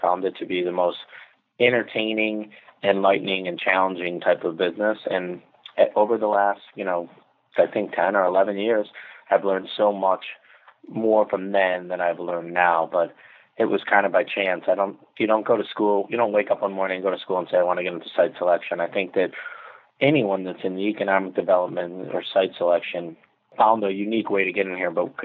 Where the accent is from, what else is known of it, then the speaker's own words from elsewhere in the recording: Detroit, Michigan, United States; now in Chicago, United States; And I grew up in the Detroit, Michigan area, and now I live in Chicago.